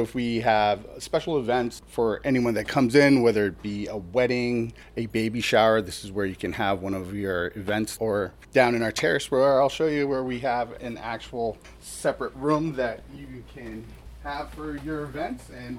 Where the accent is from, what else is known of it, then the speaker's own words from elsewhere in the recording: Hawaii, United States; moved away; I did. So I'm originally from Hawaii.